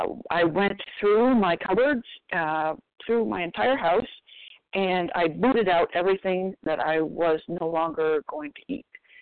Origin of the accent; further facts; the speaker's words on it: Maine, United States; Hi, this is … I'm from Maine.